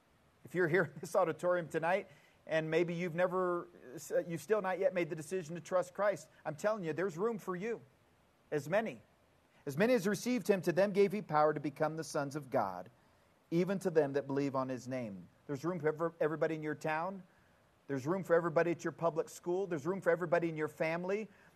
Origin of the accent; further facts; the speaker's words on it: Murfreesboro, Tennessee, United States; my hometown is Murfreesboro, Tennessee. My neck of the woods is the Barfield Crescent area of Murfreesboro, Tennessee.